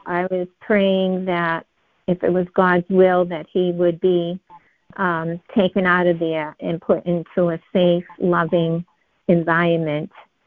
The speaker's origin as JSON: {"language": "English", "town": "Boston", "region": "Massachusetts", "country": "United States", "also_born_or_lived": "North Carolina", "lives_now": "Connecticut, United States", "said": "and I am located in Connecticut, and I'm from Boston, but I was born in North Carolina."}